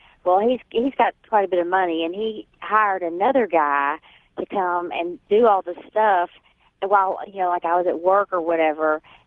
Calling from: Memphis, Tennessee, United States; I'm calling from Memphis, Tennessee.

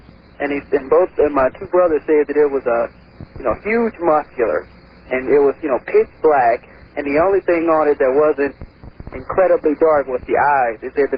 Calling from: St. Louis, Missouri, United States; I'm calling from St. Louis.

